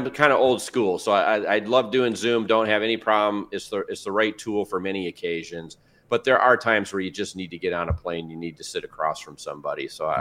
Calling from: Dallas, Texas, United States; I am just outside of Dallas, Texas, in the United States.

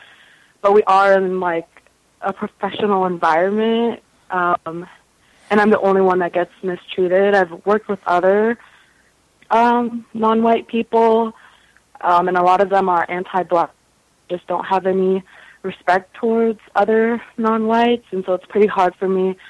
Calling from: Renton, Washington, United States; I'm calling from Renton, Washington, and I'm a caregiver

